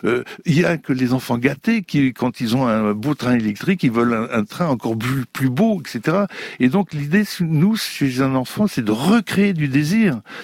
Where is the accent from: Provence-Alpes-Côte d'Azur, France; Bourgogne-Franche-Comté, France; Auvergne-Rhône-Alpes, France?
Bourgogne-Franche-Comté, France; Dans mon enfance, j'étais en Bourgogne. J'étais avec des enfants dans le petit village de Bourgogne où il y avait 80 habitants.